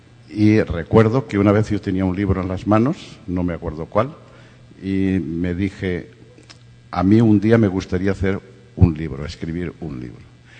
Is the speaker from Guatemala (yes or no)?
no; Valencia, Valencian Community, Spain; moved away as an adult; now in Madrid, Spain; me fui a Madrid huyendo de Valencia porque todos mis amigos de la universidad querían ser notarios y registradores